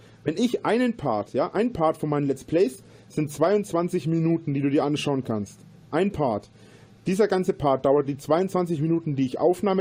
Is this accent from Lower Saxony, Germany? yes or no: no; Bavaria, Germany; Bei uns in Bayern darf...